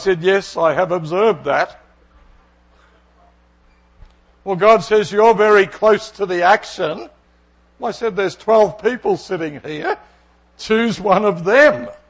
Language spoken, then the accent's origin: English; Australia; You know, I'm an Australian. We're a straight shooters